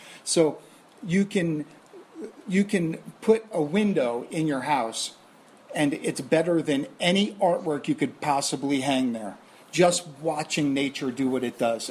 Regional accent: Bradley Beach, New Jersey, United States; Strangely enough, I was born and raised in New Jersey, never traveled much.

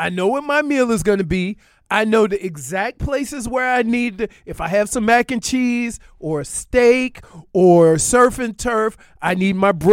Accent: New Orleans, Louisiana, United States; No, I'm from New Orleans. We don't get stomach pains.

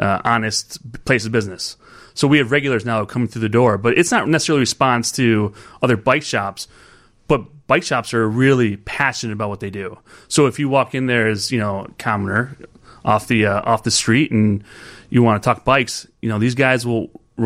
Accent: Chicago, Illinois, United States; I grew up in Rogers Park. I took the lakefront.

